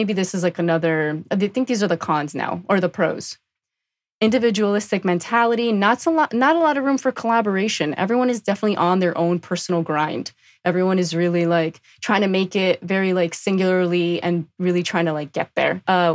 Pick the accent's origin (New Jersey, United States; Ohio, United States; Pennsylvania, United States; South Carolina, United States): New Jersey, United States; now in Los Angeles, United States; I'm from New Jersey. I am a East Coast native.